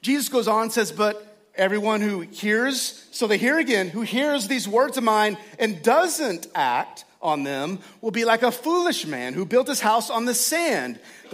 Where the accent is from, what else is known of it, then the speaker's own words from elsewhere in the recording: Texas, United States; this is kind of cool because I'm from Texas and I'm weird.